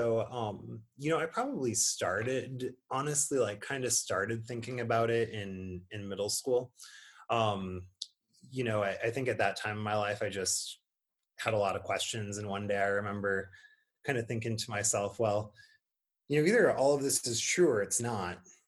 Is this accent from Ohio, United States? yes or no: no; Kingsford, Michigan, United States; growing up in Kingsford, you know, I grew up in the Ford Edition, so not far from Kingsford High School.